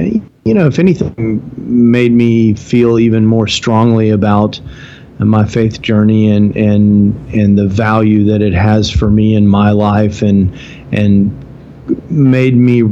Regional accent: Houston, Texas, United States; I'm almost 50 years old. I'm creeping up on the big 50, originally from Houston, Texas.

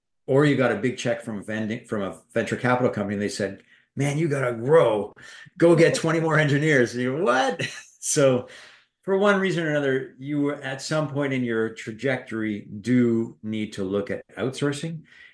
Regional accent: Canada; I'm from Canada and we have a very conveniently good immigration policy for tech workers

